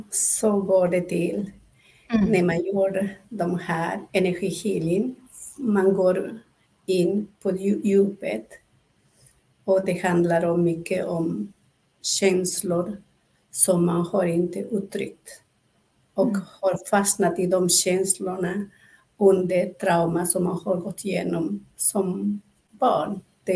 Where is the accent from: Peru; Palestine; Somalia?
Peru; moved away as an adult; now in Sweden; Jag har levt till jag var 26 år i Peru. Sen flyttade jag hit. Men jag har uppväxt i den här tradition med healing